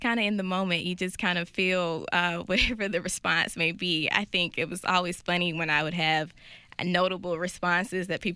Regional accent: Birmingham, Alabama, United States; I am from Birmingham, Alabama. I am a proud Alabamian. I grew up there. My family is all from Alabama, basically. I'm probably like eighth generation Alabamian.

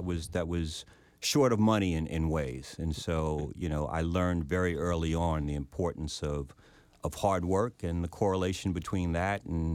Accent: Queens, New York, United States; Sure. I'm from Queens, New York. I grew up in South Jamaica, Queens. Was raised by my mother, have a younger brother, and we had a pretty close-knit family right off of Van Wyck Expressway and Linden Boulevard, right before you get to JFK Airport.

